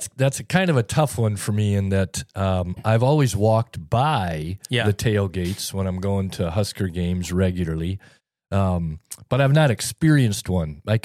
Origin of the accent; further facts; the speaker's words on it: Nebraska, United States; I grew up in Nebraska, yeah. but I did not go to the University of Nebraska.